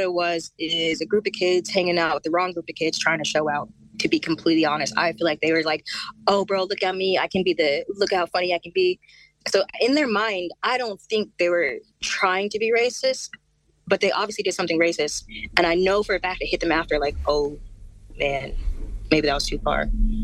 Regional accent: Georgia, United States; so I'm from Georgia, you know, the deep south.

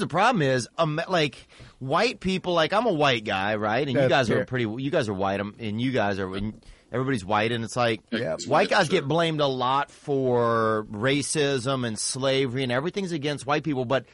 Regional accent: Louisiana, United States; just because I'm from Louisiana, every time or from the South

